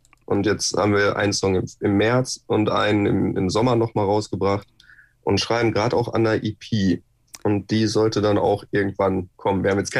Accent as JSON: {"language": "German", "town": "Hamm", "region": "North Rhine-Westphalia", "country": "Germany", "said": "und wir kommen aus Hamm"}